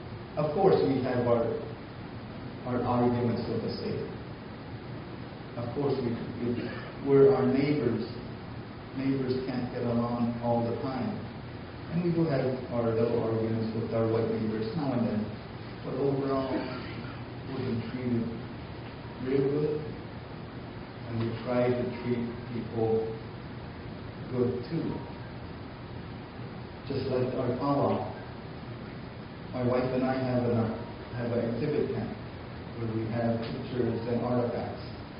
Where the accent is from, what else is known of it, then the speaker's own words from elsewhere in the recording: Iowa, United States; which allows us to be just one of the groups in Iowa that are proud of our being Indian.